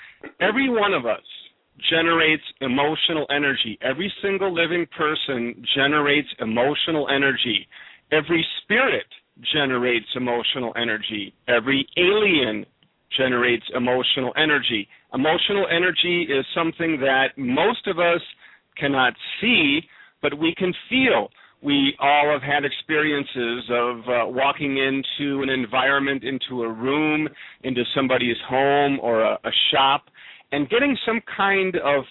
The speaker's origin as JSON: {"language": "English", "town": "Milwaukee", "region": "Wisconsin", "country": "United States", "tie": "born there", "said": "I was born in Milwaukee, Wisconsin, in the United States, and currently I am living in Wisconsin"}